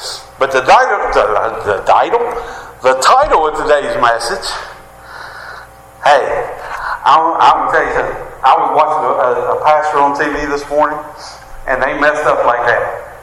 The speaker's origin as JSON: {"language": "English", "region": "West Virginia", "country": "United States", "accent": "West Virginia hillbilly accent", "said": "We sound like we from West Virginia. They know where we're from by our accent."}